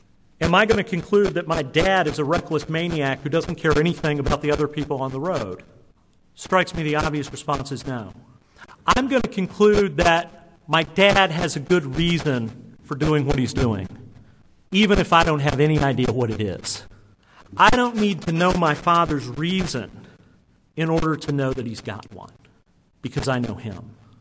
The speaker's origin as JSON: {"language": "English", "town": "Dallas", "region": "Texas", "country": "United States", "said": "I'm from Dallas, and we have a loop around Dallas called 635."}